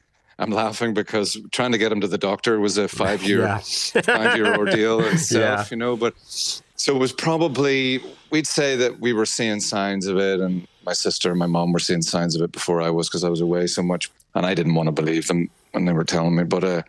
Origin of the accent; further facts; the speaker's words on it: Bangor, Northern Ireland, United Kingdom; we do a show in my hometown of Bangor in Ward Park. The third one of those was my dad's last ever